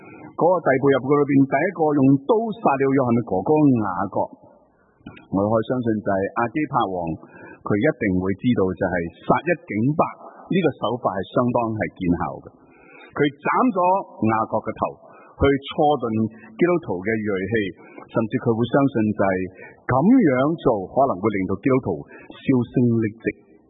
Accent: China; 原来我们中国人的古代的更，叫做更叫做更，原来是中国人是一共有五更的

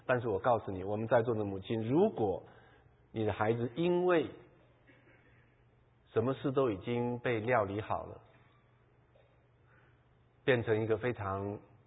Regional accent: China; 就是道理很简单嘛，我们中国人很懂的。

